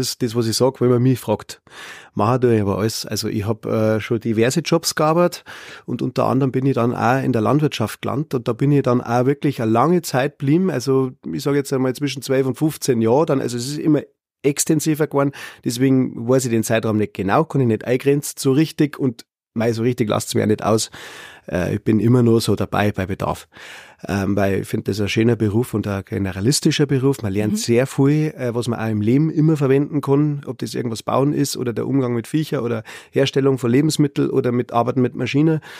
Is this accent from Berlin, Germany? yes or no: no; Pullach, Bavaria, Germany; also born or lived in Munich; Aufgewachsen im Speckgürtel, sage ich jetzt einmal, Pullach, Helges Greit. Mein Vater war da am Bauhof. Also insofern ein Isartaler, immer schon. Ich ging auf die Schule gegangen, dann habe ich 10 Jahre in Otterfing gewohnt und jetzt bin ich da.